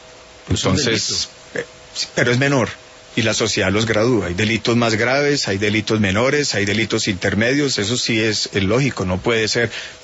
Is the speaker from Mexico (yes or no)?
no; Pensilvania, Caldas, Colombia; Pensilvania, mi pueblo, sufrió como pocos el Frente 47 de las FARC.